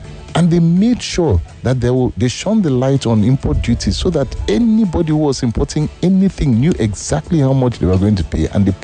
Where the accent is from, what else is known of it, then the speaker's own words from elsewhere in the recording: Nigeria; So business anywhere in the world is tough as a Nigerian.